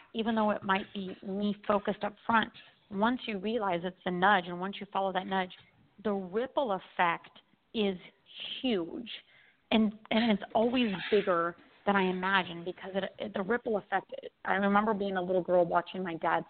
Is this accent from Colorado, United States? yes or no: yes; Denver, Colorado, United States; now in Maui, United States; And then I did not leave Colorado again until I was 40 and then moved to Maui.